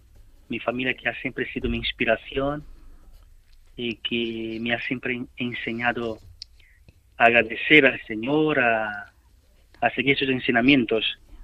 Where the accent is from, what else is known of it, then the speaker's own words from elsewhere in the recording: Amazonas, Brazil; Spanish is a second language; yo soy brasileño, precisamente del Amazonas, soy cuarto de cinco hermanos. Y bueno, siempre he vivido en un ambiente totalmente católico.